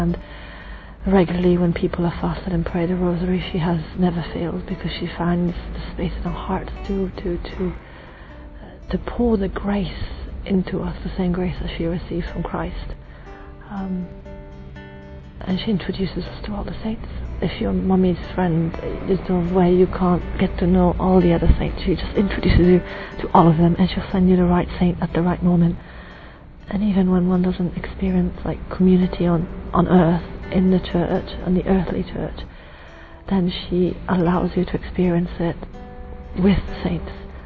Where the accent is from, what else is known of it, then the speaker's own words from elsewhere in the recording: Italy; and I'm from Italy.